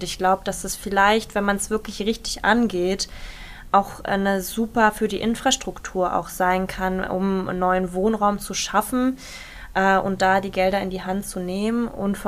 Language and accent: German; Berlin, Germany; born there; ich als gebürtige Berlinerin, die ja auch diese ganzen Trainingsstätten und alles tagtäglich die letzten 20 Jahre genutzt hat